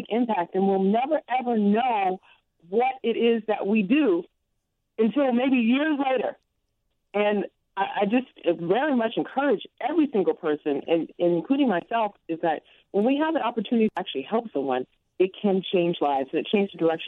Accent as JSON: {"language": "English", "town": "Los Angeles", "region": "California", "country": "United States", "said": "But I was from South Central Los Angeles, didn't have any money, and I didn't have access to tutoring"}